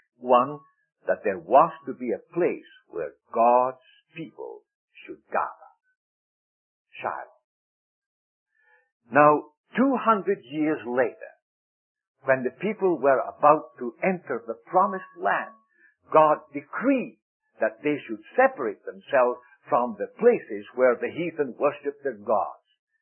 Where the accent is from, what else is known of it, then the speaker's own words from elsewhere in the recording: Scotland, United Kingdom; now in United States; I'm a Scotsman. I have adopted America now. We have as our home country